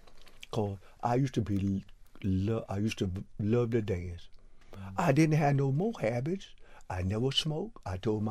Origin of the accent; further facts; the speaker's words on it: North Carolina, United States; I was born and raised right down in North Carolina where the people used to make that moonshine liquor and cigarettes.